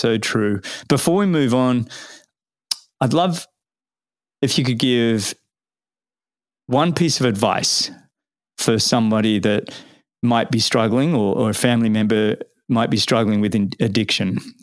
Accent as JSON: {"language": "English", "town": "Sydney", "region": "New South Wales", "country": "Australia", "tie": "born or raised there", "said": "when I grew up in Sydney, in Balmoral Triathlon Club"}